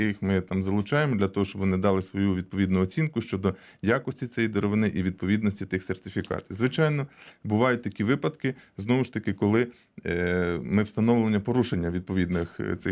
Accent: Cherkasy Oblast, Ukraine; Я родом з Черкащини

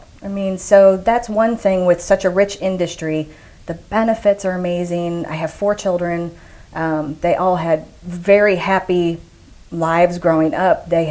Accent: Ohio, United States; So I have a little different story than most people in industry. I'm from Northeast Ohio, and I did not want to go to college.

